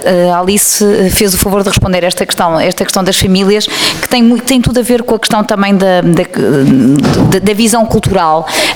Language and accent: Portuguese; Gondomar, Norte, Portugal; Ah, também sou de Gondomar, somos todos conterrâneos. Eu sou Val Bom Gondomar.